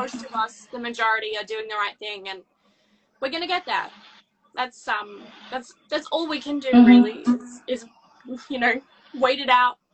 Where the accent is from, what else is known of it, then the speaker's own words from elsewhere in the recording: Australia; I'm Australian. I was born not far from where I am right now, actually, which is wonderful. Mm-hmm. I've lived in the same place my whole life